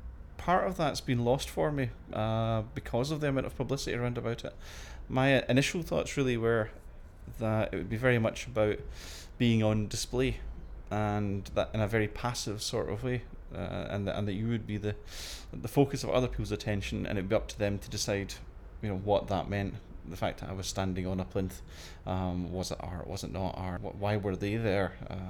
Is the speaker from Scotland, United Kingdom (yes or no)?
yes; Glasgow, Scotland, United Kingdom; My date of birth is 12th of the 3rd, 1964 and I come from Glasgow.